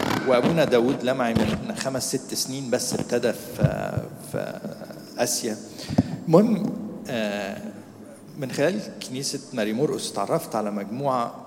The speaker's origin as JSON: {"language": "Arabic", "country": "Egypt", "said": "احنا مصريين."}